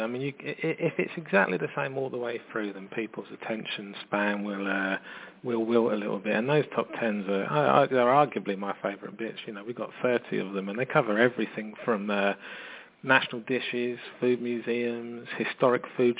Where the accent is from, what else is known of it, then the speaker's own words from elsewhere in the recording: London, United Kingdom; You know, I'm from London